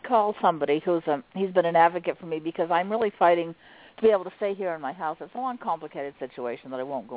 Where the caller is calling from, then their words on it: Maine, United States; I'm calling from Maine.